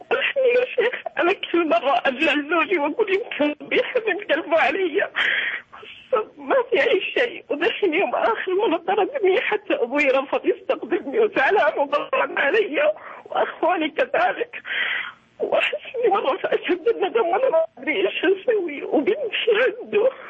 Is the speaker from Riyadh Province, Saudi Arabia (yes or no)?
no; Taif, Makkah Province, Saudi Arabia; انا من الطائف.